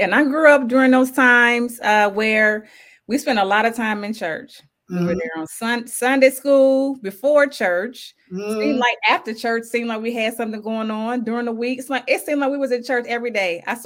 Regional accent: Cincinnati, Ohio, United States; Yeah, I'm originally from Cincinnati, Ohio.

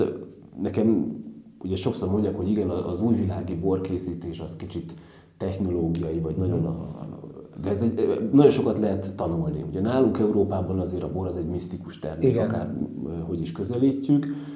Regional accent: Budapest, Hungary; én nem a tokai borvidéken nőttem fel, aha, tehát nem vagyok úgymond tőzsgyökeres tokai. Én Budapesten nőttem fel, de anyai ágról nagyszüleim úgymond részben a borvidékről valók

